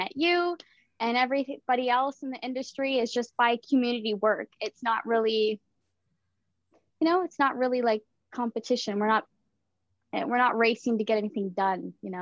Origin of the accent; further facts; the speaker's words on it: Bracebridge, Ontario, Canada; I am 20 years old. I am from Bracebridge, Ontario, which is also known as Muskoka District. I was born and raised here, lived here pretty much all my life, other than for a couple months off and on during high school